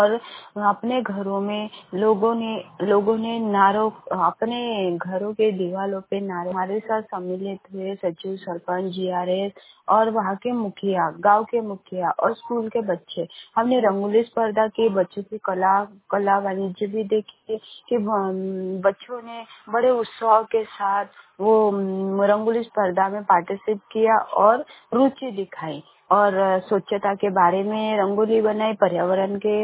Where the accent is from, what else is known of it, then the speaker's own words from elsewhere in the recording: Sausar, Madhya Pradesh, India; और मैं ब्लॉक सोसर से हूँ।